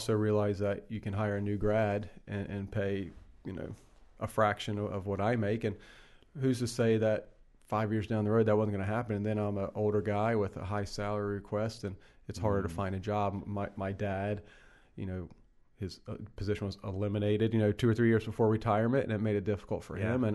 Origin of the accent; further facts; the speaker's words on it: Hickory, North Carolina, United States; I grew up in Hickory, North Carolina. I need to give another shout out to my Hickory homies.